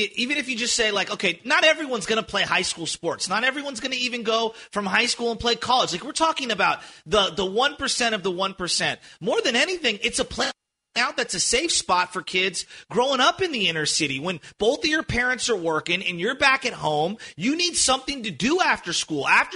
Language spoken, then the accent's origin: English; San Francisco, California, United States; When I was growing up in San Francisco, I came for the East Bay, the North Bay, or the South Bay.